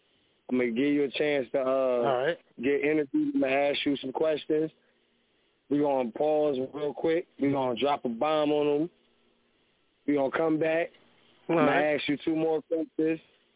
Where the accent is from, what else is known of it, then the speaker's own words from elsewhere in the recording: Plainfield, New Jersey, United States; I'm definitely from Plainfield, and he definitely was one of the artists that I came up